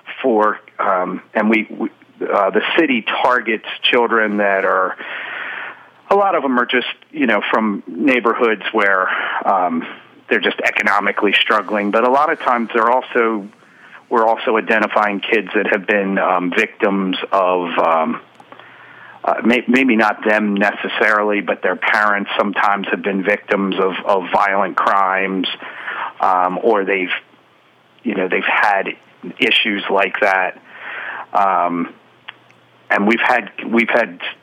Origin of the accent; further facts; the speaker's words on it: Baltimore, Maryland, United States; Yeah, so I grew up in Hamilton in Baltimore City, and I joined an Optimist Club.